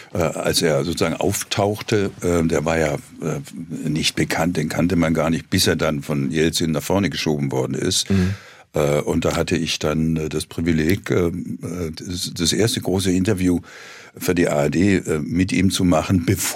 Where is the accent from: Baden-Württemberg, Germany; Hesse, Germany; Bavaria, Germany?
Baden-Württemberg, Germany; Heilbronn; Das war mir nur aus den Fotos meiner Heimatstadt Heilbronn oder Dresden oder so bekannt.